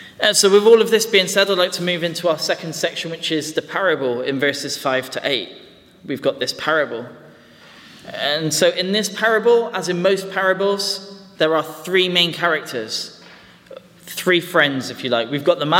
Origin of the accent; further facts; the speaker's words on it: United Kingdom; You know, as British people, we just wouldn't do this.